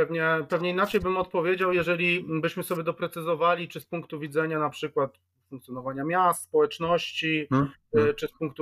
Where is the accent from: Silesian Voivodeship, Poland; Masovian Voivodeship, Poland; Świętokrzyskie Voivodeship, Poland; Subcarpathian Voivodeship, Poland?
Świętokrzyskie Voivodeship, Poland; Kielce; Tak, z urodzenia